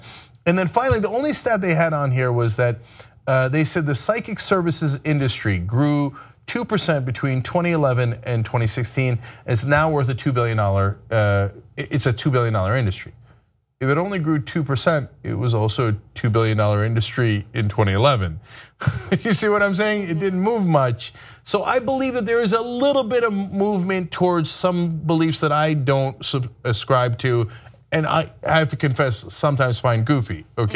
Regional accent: New Jersey, United States; a progressive congressional candidate from my home state of New Jersey

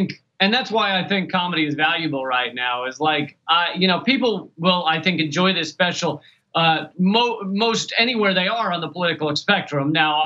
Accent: Richmond, Virginia, United States; I grew up in Richmond, Virginia, as you like to make fun of me for.

